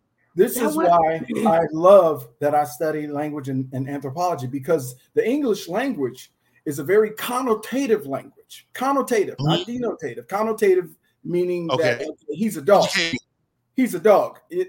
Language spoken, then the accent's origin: English; Concord, United States; I'm from Concord.